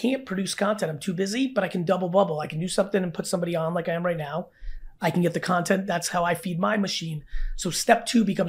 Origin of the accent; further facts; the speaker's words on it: New Jersey, United States; I grew up in Jersey my whole life.